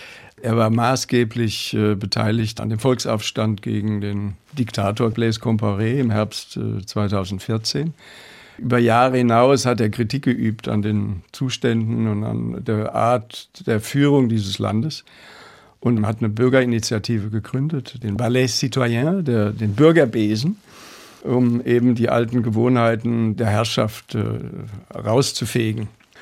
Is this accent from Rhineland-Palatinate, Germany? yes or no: yes; Kirchheimbolanden, Rhineland-Palatinate, Germany; Ich bin in der Pfalz aufgewachsen. Neustadt geboren, Kirche am Boland, in die Schule gegangen. Im Moment lebe ich bei sehr, sehr guten Freunden, Renate und Gerd in der Südpfalz.